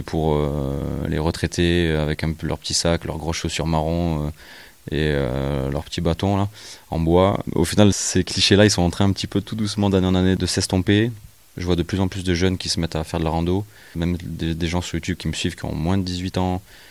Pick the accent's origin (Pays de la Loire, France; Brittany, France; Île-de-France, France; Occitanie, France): Île-de-France, France; Marcoussis; born or raised there; also born or lived in Martigues